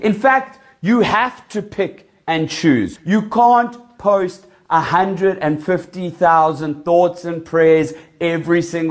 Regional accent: South Africa; I'm South African.

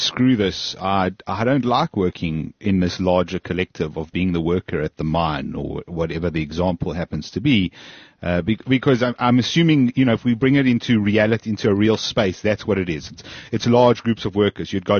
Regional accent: Zimbabwe; I'm originally from Zimbabwe

